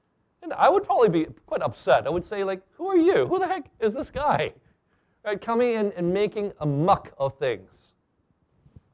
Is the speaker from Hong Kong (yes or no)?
yes; Hong Kong; And I recall growing up in Hong Kong, there were temples and shrines, not in every street corner, but usually in many communities.